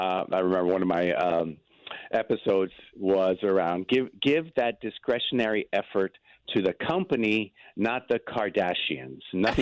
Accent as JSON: {"language": "English", "country": "Venezuela", "tie": "born or raised there", "also_born_or_lived": "Argentina", "said": "I was born in Argentina, and I grew up in Venezuela. That's how I became bilingual. So half of me is Latin American, half of me is North American."}